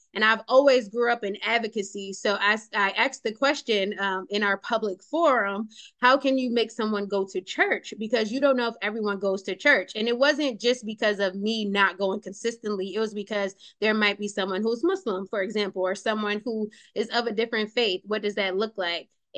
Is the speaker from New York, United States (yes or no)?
yes; Bronx, New York, United States; also born or lived in Buffalo; because I'm originally from the South Bronx. And then we moved to Buffalo in the latter part of my childhood.